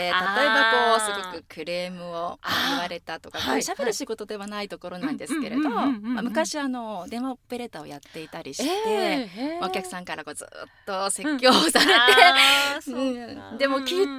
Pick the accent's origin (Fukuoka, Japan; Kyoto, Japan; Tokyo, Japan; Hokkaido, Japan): Fukuoka, Japan; Kitakyushu; 私は北九州市っていうそこからまた北の方に上がったところの出身なので